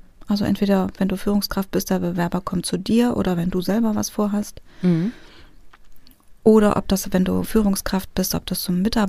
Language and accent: German; Greece; na, ich bin ja Griechin, ich mache das ja auch ein bisschen mehr